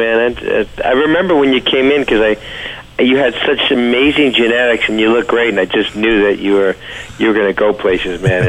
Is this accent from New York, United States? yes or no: yes; Hawthorne, New York, United States; Well, I grew up in Hawthorne, New York, which is in Westchester County